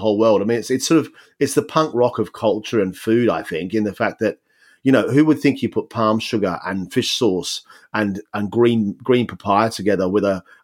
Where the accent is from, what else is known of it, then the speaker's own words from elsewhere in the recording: Australia; And for me, I came from Australia where anything goes, you know